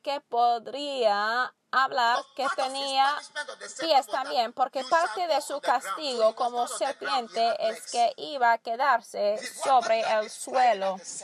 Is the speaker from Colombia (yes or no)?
no; Switzerland; Yo sé esto porque de ahí vengo, pues yo soy de Suiza y no tengo ninguna vergüenza por eso.